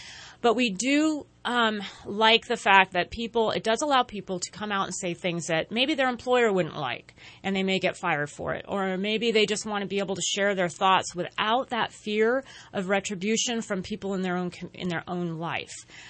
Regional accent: Modesto, California, United States; I grew up in Modesto, not too far from here in the Central Valley.

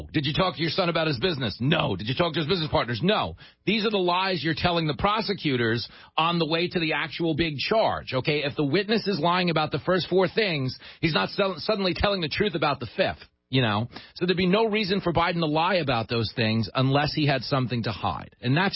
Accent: Levittown, New York, United States; born or raised there

